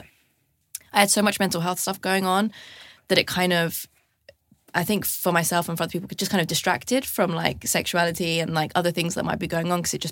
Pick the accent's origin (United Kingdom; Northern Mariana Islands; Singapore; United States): United Kingdom; London; I grew up in London, like, so I just don't have that experience at all.